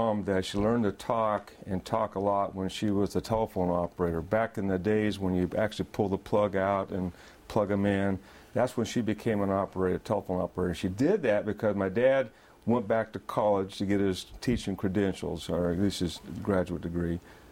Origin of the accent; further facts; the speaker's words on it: Sonora, California, United States; also born or lived in Fresno; Well, I was born in Fresno, California, and I was raised in California, actually Northern California, Sonora, northern part, Stanislaus County. Grew up there.